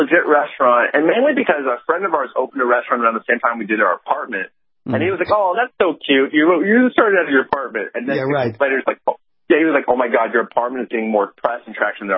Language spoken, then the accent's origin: English; Dallas, Texas, United States; also born or lived in Fairfax, Virginia; I was born in Fairfax, Virginia. I grew up in Dallas, Texas all my life. I'm an Asian kid that I watch Japanese animation, play video games.